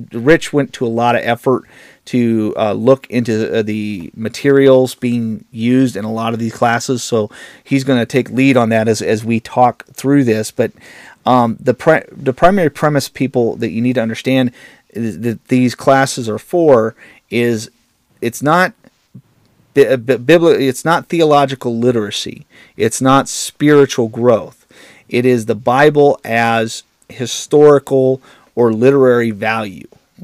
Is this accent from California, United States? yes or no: no; Indiana, United States; Florida, Indiana. Hey, to my home state, the Hoosiers.